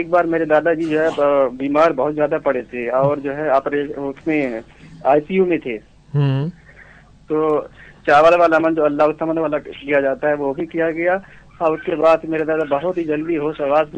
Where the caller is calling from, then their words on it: Sant Kabir Nagar, Uttar Pradesh, India; میں کبیر نگر سے بول رہا ہوں.